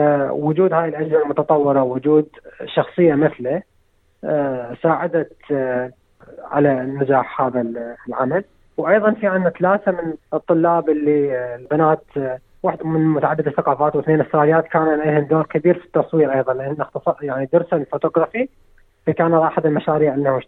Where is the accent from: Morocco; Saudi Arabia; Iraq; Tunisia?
Iraq; accent: Iraqi; مثل أحد بلهجتنا العراقية نقول ما نقدر ننبل على العلة.